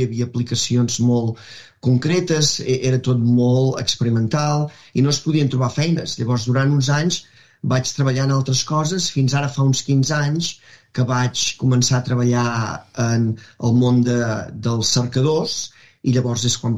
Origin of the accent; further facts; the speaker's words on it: Manresa, Catalonia, Spain; fes un itinerari per visitar Manresa, que és d'on soc jo